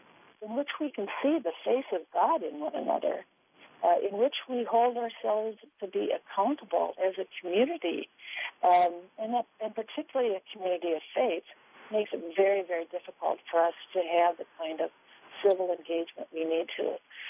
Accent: Laconia, Minnesota, United States; So the kind of community that I grew up in Laconia out in Carver County, and you know, the Protestants, the Moravian Church I grew up in, and the Catholic Church, and the Lutheran Church

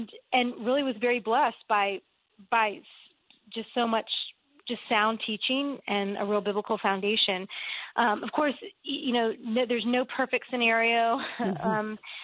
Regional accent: Virginia, United States; I grew up in the Washington, D.C. area, just a few minutes outside of D.C. in Virginia

